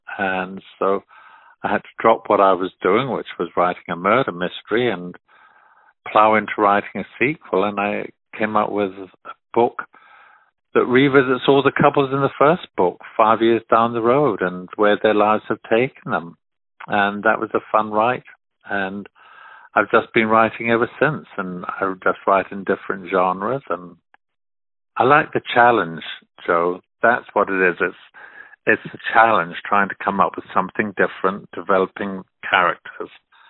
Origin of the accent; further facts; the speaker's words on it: Portsmouth, South East England, United Kingdom; he came from Portsmouth in England, which is my hometown, and there's still a Charles Dickens museum there.